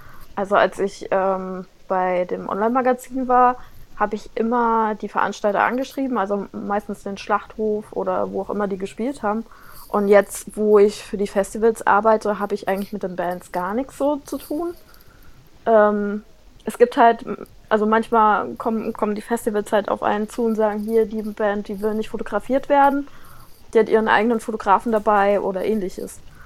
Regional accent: Mainz, Rhineland-Palatinate, Germany; ich komme aus Mainz

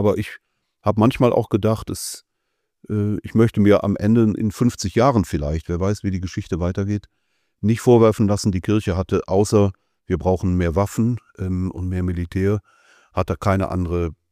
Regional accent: Cologne, North Rhine-Westphalia, Germany; jetzt bin ich in Köln groß geworden, aber auch nicht in der Innenstadt, sondern in einem der Vororte. Und Köln hat mich natürlich geprägt

